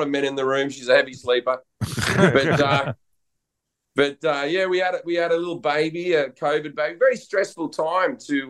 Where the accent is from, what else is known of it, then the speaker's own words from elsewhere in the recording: Australia; she's British and I'm Australian.